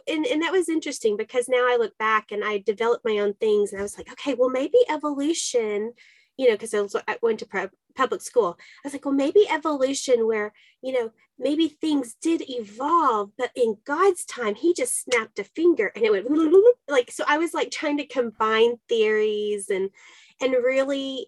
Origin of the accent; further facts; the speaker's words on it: Texas, United States; It's in us. It's in the DNA. Proud Texans.